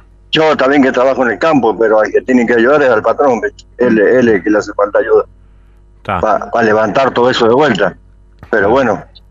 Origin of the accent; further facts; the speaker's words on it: Mendoza, Argentina; moved away as an adult; now in 9 de Julio, Argentina; Yo en realidad soy de Mendoza, pero hace 35 años que estoy acá en 9 de julio